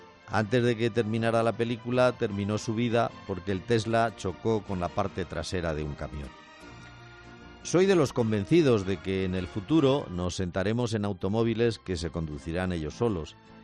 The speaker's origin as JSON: {"language": "Spanish", "town": "Zaragoza", "region": "Aragon", "country": "Spain", "said": "Recuerdo hace años que a las oficinas del ayuntamiento de mi pueblo, Zaragoza, se presentó un ciudadano"}